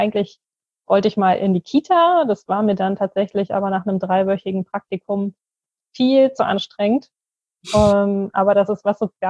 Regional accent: Berlin, Germany; Ja, ich bin gebürtige Berlinerin, bin dann für eine Ausbildung mal nach Baden-Württemberg gegangen, aber anschließend auch wieder direkt zurück nach Berlin.

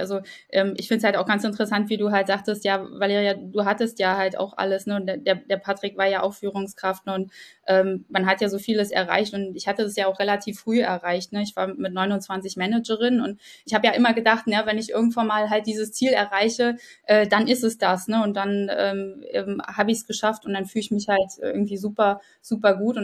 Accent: Ukraine; ich selbst komme aus der Ukraine, also man hört das meinem Namen ja gar nicht mehr an.

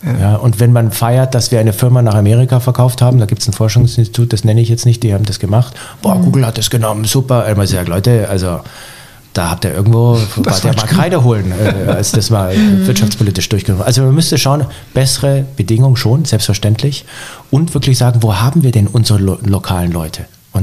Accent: Bavaria, Germany; Bei uns im Allgäu

